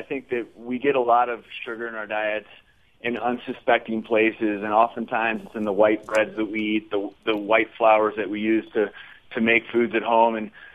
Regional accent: Midwest, United States; this is true growing up in the Midwest, there wasn't a night growing up that I didn't honestly, it seems like, have some sort of red meat on the table.

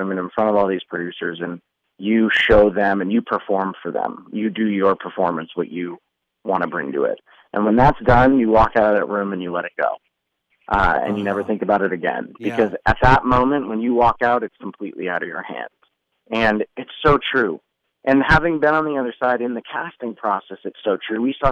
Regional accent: Boston, Massachusetts, United States; but growing up, of course, I played baseball all the time, and that was it.

